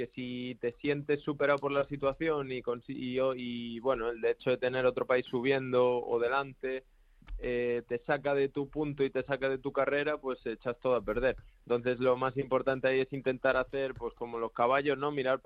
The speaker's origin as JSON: {"language": "Spanish", "town": "Madrid", "region": "Community of Madrid", "country": "Spain", "tie": "born or raised there", "also_born_or_lived": "Galicia", "said": "yo de DNI sí que soy gallego, pero me he criado en Madrid"}